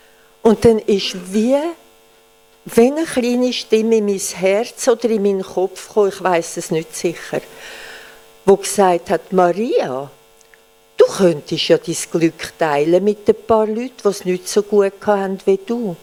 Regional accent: Poland; An meinem 60. Geburtstag hat mir der Wilhelm Ferien in meinem Herkunftsland geschenkt. Und so sind wir auf einem Zeltplatz in Polen an der Ostsee gewesen.

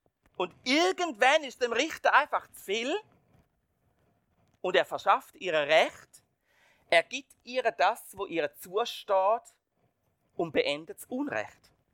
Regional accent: Switzerland; es ist ein gutes Gefühl, als Schweizer auszureisen, aber als Schweizer auch wieder retour zu kommen.

